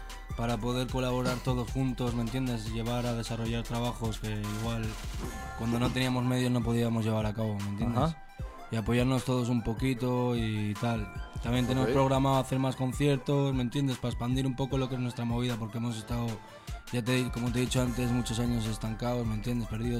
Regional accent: Irún, Basque Country, Spain; soy un rapero de Irún, llevo 10 años rapeando

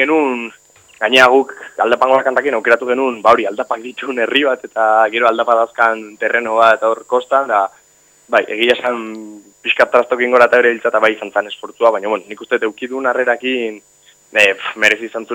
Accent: Hernani, Basque Country, Spain; Hernanin uste joko degula, nire herrian

